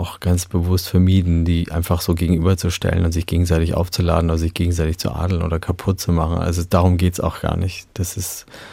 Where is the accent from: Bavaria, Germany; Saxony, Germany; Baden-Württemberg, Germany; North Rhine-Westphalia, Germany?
Saxony, Germany; Dresden; Und begann mit meiner Kindheit in Dresden